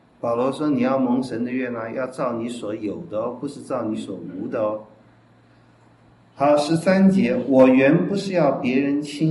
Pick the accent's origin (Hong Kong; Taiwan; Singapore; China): Taiwan; 像我们台湾人赚钱